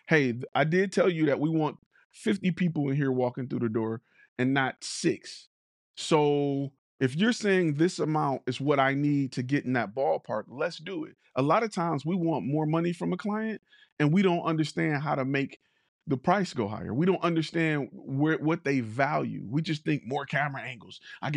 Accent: Detroit, Michigan, United States; I'm from Detroit. What up, though?

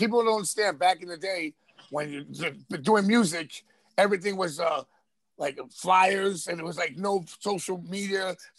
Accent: New York, United States; It's like there's West Coast beats growing up in New York, and you hear the West Coast beats

